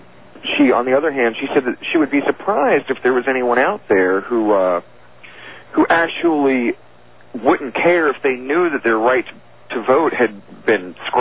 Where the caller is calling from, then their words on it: Atlanta, Georgia, United States; Hi, George. How you doing? … from Atlanta.